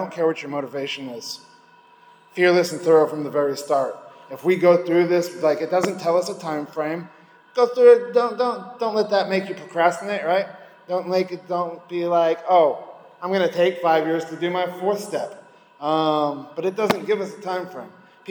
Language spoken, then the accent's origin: English; Naples, Florida, United States; now in Tampa, United States; I'm from Naples, and I'm up in Tampa